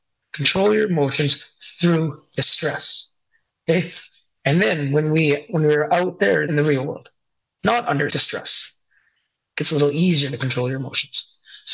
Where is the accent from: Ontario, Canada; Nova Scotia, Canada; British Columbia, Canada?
British Columbia, Canada; Prince George; I am from Prince George, BC, Canada. I am the youngest of three. I'm the first generation Canadian. Both my parents immigrated from India to Canada. They moved around when they first got here in BC, but then finally settled in Prince George.